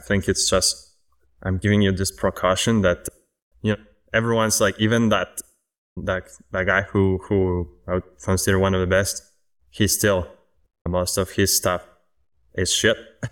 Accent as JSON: {"language": "English", "country": "Poland", "second_language": "English", "said": "especially for you non-native English speakers. So like myself, for example, I'm from Poland"}